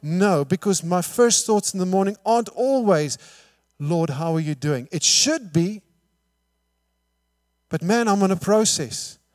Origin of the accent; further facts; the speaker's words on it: South Africa; first language Afrikaans; English is a second language; wherein English, I almost said Afrikaans, my native tongue, but in English